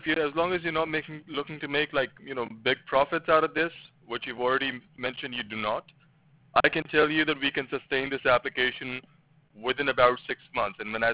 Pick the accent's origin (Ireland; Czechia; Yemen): Czechia; English is a second language; moved away as an adult; now in United States; Well, so I come from Czech Republic, and I've been in the USA for, I think, almost all my life. I came after high school to the USA, and I've been living here for about, 20 years?